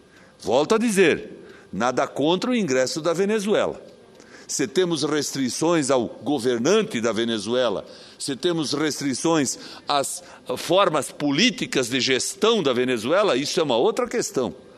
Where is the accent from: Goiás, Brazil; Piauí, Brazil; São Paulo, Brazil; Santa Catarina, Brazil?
Santa Catarina, Brazil; principalmente no caso do sul do Brasil, de onde eu venho. Santa Catarina, nós sabemos, é um estado que tem muitos negócios com o Paraguai.